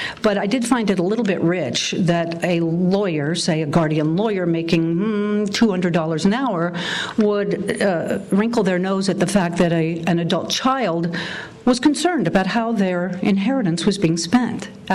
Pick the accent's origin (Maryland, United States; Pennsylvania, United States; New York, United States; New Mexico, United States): New Mexico, United States; But what struck me was the number of letters I got from New Mexico. This is my home state.